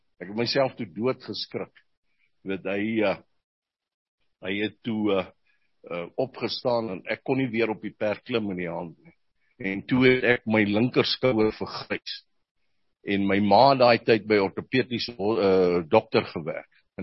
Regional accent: Pretoria, Gauteng, South Africa; born or raised there; also born or lived in Warmbad

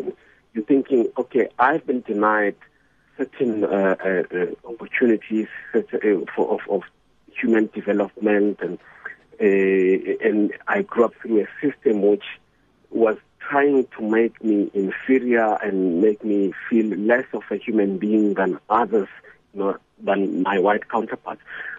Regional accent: Orlando West, Gauteng, South Africa; And growing up in Orlando West and in Zimbabwe, just down the road from the stop hostel, there were riots in the streets.

